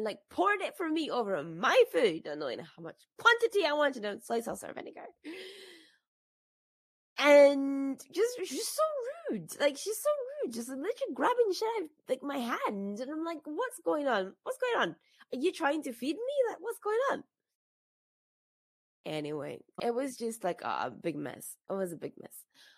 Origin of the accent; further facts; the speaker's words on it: United Kingdom; being like British AF, and I didn't realize I was British AF until this moment.